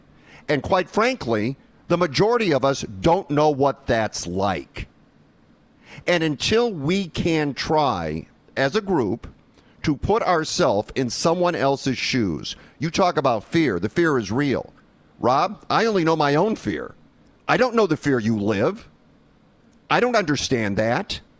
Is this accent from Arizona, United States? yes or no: no; Detroit, Michigan, United States; also born or lived in Los Angeles, United States; I grew up in Detroit. I was in the riots in 67. I know what it's like. I lived through the Watts riots of 92 in Los Angeles.